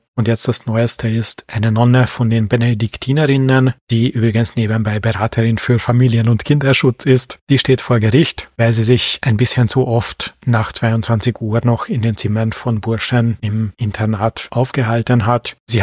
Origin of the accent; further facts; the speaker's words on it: Hungary; German is a second language; moved away; Ich fand ja als Kind in Ungarn immer, dass eben der Nikoló, der Weihnachtsmann oder Väterchen Winter quasi, die ungarische Version vom Weihnachtsmann und eben das Jesuskind sehr stark vermischt wurden